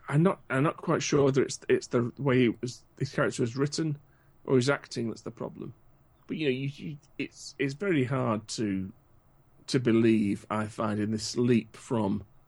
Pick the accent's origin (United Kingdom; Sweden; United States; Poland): United Kingdom; I mean, look, I'm British, you're Australian.